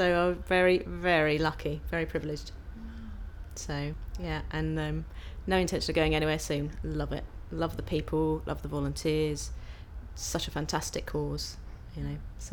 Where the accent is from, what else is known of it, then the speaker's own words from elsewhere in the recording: Epsom, South East England, United Kingdom; I'm 35 years old, and I'm from Epsom in Surrey.